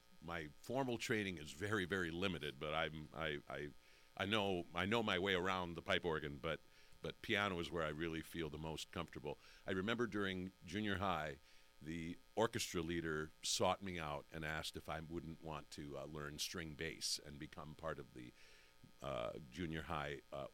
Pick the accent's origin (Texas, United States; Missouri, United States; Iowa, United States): Iowa, United States; Decorah; my best friend from growing up in Decorah, who was also there, my roommate, Marshall Anderson, he was an opera nut from very early on